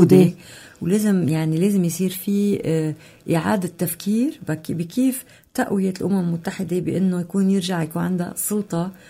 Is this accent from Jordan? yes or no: no; Lebanon